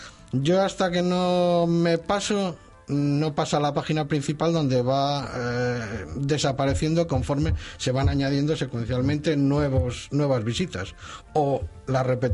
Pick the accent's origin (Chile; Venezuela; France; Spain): Spain; Santander, Cantabria; yo provengo de la zona de Puerto Chico y de críos pues a coger mules al robo